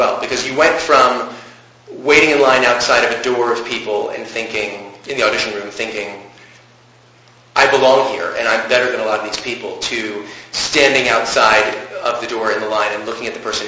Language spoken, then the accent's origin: English; New Jersey, United States; I mean, being from New Jersey, it wasn't so foreign.